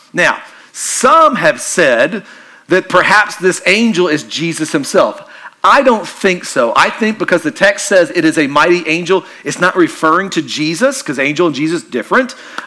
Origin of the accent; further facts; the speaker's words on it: Kentucky, United States; I'm from Kentucky. It's my favorite one.